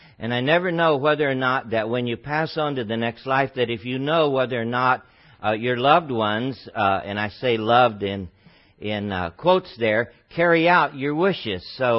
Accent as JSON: {"language": "English", "region": "Texas", "country": "United States", "said": "think I've lost most of the accent, working on it anyway, because people always ask you in Seattle, where are you from? And they seem to think that something is wrong with being from Texas."}